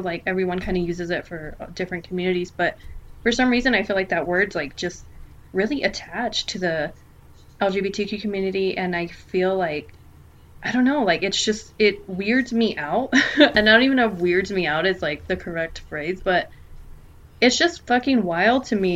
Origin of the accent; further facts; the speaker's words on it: El Paso, Texas, United States; I always jump on it, and I'm like, I'm from El Paso, actually, you know